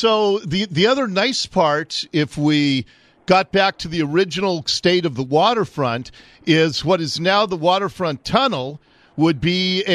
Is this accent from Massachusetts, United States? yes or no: no; Seattle, Washington, United States; Senator, I grew up in Ballard. The all-time attendance record at the Ballard Locks was set when I was 7 years old